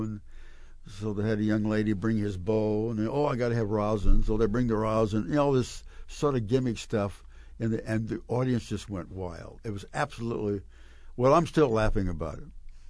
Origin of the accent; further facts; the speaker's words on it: Kansas City, Missouri, United States; And I got to meet him since I was from Kansas City with the orchestra there.